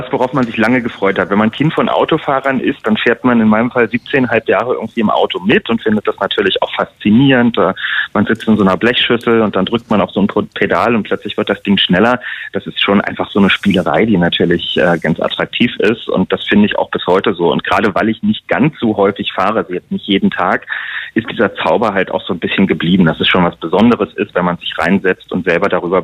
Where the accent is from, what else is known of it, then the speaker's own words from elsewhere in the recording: Berlin, Germany; ich bin Stadtrandkind, bin in Langwitz und in Lichtenrade groß geworden und je weiter man eben rausfährt in Berlin, desto mehr ist ja dann doch noch Platz tatsächlich da.